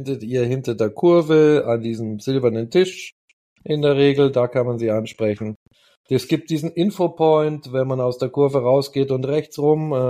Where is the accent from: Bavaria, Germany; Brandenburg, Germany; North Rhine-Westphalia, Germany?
Bavaria, Germany; Munich; zumindest wir hier als Münchner